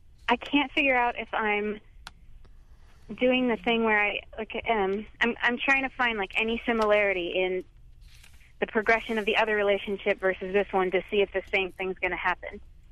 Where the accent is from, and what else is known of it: Arizona, United States